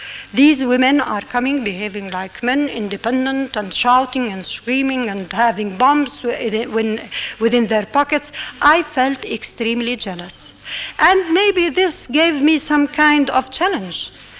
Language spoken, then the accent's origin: English; Nablus, Nablus Governorate, Palestine; I'm from Nablus, and I'm a Nablusiya.